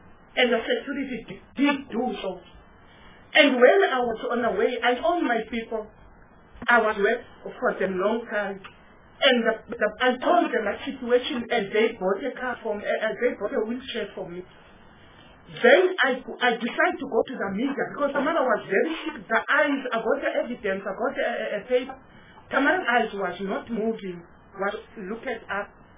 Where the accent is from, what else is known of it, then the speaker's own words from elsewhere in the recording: Khayelitsha, Western Cape, South Africa; I'm from Khayelitsha.